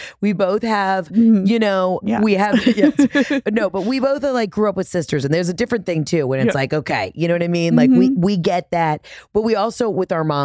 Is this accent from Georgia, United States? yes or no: yes; Atlanta, Georgia, United States; I mean, I'm from Atlanta.